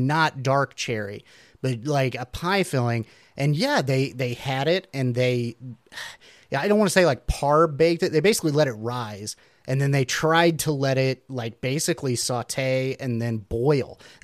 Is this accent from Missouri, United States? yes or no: yes; Missouri, United States; Growing up where I did a lot of duck hunters in the Midwest, I grew up in Southwest Missouri.